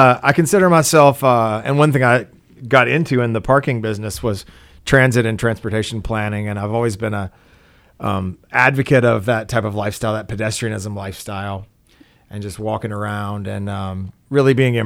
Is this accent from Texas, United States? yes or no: yes; Austin, Texas, United States; I'm from Austin, Texas.